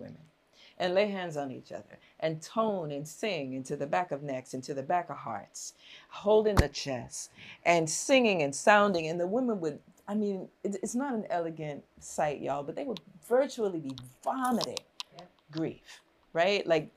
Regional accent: Brooklyn, New York, United States; We grew up in Brooklyn. I am a crazy Brooklyn supremacist. I'm a big lover of New York.

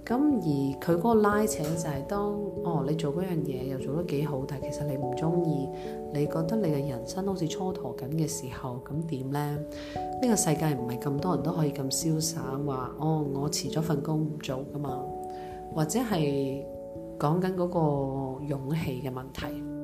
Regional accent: China; 我系一个中国人，佢哋系一班

